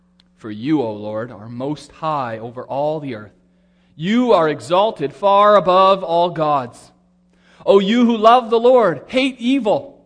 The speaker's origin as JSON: {"language": "English", "country": "Canada", "said": "Because as a Canadian, when Charles was proclaimed king, he became, if only symbolically, my king."}